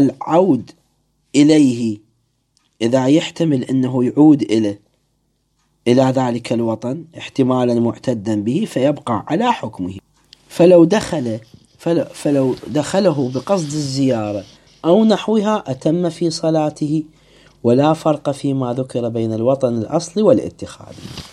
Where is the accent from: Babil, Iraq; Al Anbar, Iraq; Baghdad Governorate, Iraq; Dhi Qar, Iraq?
Babil, Iraq; Iskandariya; أسولف لكم عن مدينتي أنا، مدينة الإسكندرية، فيها شركات عسكرية وشركات مدنية.